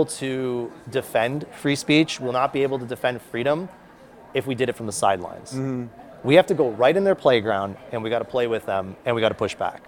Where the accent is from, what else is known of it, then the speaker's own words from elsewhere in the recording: Canada; I'm a Canadian.